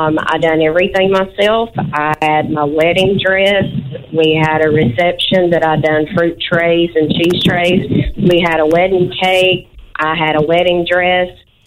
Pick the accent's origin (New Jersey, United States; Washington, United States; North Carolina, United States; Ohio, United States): North Carolina, United States; Asheboro; I'm from Asheboro.